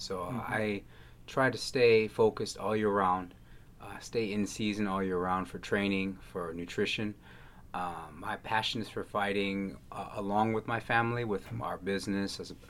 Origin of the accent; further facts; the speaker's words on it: Bitburg, Rhineland-Palatinate, Germany; also born or lived in Virginia; now in United States; Yes, I'm originally from Bitburg, Germany.